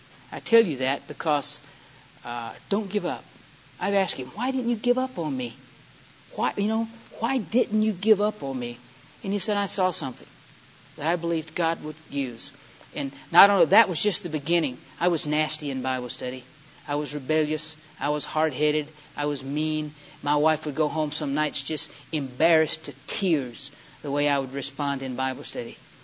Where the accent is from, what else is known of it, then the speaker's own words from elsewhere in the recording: the South, United States; accent: Southern; And I'm sorry, I'm from the South, and if you couldn't tell that, I've lost all of my accent.